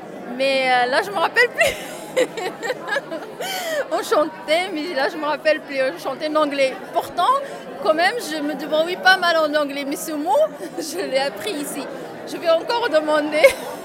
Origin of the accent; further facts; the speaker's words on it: Morocco; now in Lille, France; Je suis marocaine, oui.